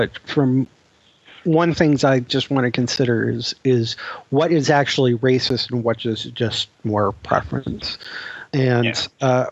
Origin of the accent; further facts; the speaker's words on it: Minnesota, United States; remember, I'm from Minnesota.